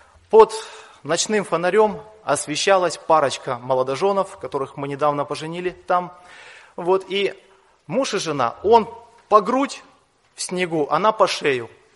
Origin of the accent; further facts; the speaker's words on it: Kamchatka Krai, Russia; Я родился на Камчатке и жил там. Женился в Благовещенске. После женитьбы мы переехали на Нижний Амур, село Богородское. Это земля моих предков